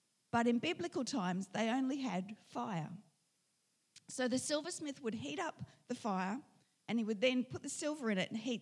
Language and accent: English; Northern Territory, Australia; I grew up in the Northern Territory, and we went on a lot of camping trips.